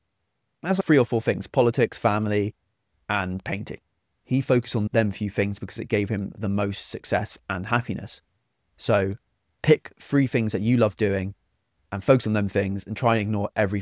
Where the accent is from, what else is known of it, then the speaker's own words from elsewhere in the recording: South East England, United Kingdom; because I'm from Kent and a lot of the fights would have been happening directly over my house